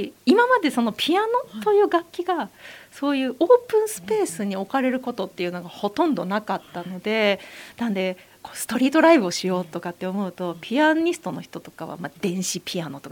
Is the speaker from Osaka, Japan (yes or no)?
yes; Takatsuki, Osaka, Japan; now in Fujisawa, Japan; 関西も大阪とちょうど京都の間ぐらいの高槻というところで、もう30年ずっと暮らしていたところからこっちに引っ越してきた感じです。